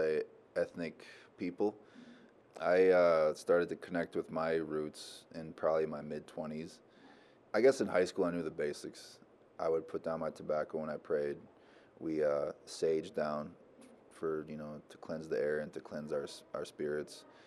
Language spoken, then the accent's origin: English; Red Lake, Minnesota, United States; I've always had a passion for the youth, because I grew up in Red Lake my whole life